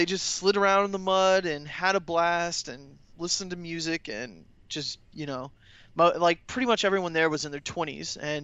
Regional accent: Florida, United States; I'm from Florida. Love Florida. I've been here my whole life.

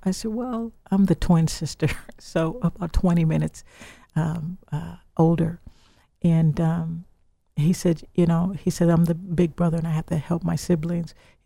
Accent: Illinois, United States; now I'm from Illinois, so they're investing in an area in Chicago that I know that has a higher crime rate

